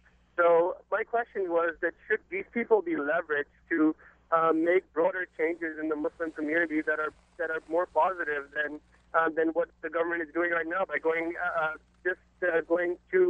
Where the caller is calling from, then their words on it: Boston, Massachusetts, United States; I'm a Pakistani-American